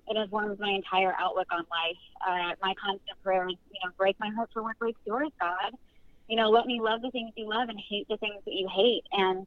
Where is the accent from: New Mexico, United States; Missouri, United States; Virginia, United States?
Virginia, United States; Roanoke; I can hear it because I am from Roanoke, Virginia, which is where I was born and raised.